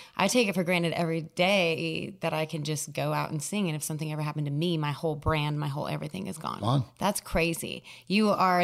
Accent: Las Cruces, New Mexico, United States; I know I'm from Las Cruces

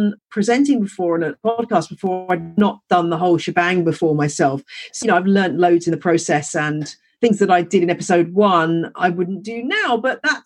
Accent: England, United Kingdom; accent: English; There's lots of people who love my English accent, so it's fine.

